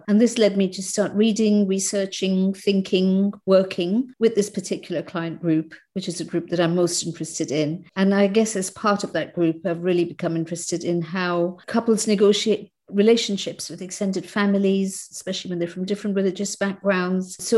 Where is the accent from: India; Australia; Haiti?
India; I grew up in India, and my parents were from different communities and different backgrounds, different religions. So my mm-hmm. mother is from Sindh, Hyderabad, Sindh, and my father is Punjabi Sikh.